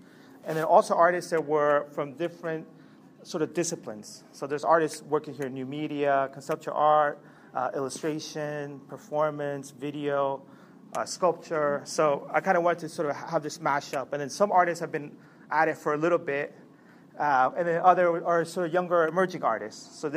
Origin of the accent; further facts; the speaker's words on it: Rockville, Maryland, United States; I also grew up in the area. So I went to high school in Rockville, Wooden High School. I grew up skateboarding in Rockville before there was this town center, so I know the area well.